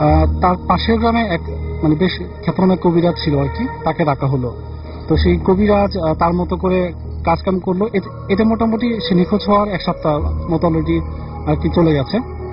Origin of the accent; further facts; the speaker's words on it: Comilla, Chittagong Division, Bangladesh; আমার দেশের বাড়ি কুমিল্লাতে